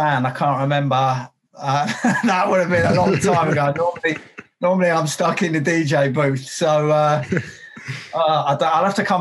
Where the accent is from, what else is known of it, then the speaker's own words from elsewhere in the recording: London, United Kingdom; So I'm from London, England, UK, and the house scene is pretty good, man.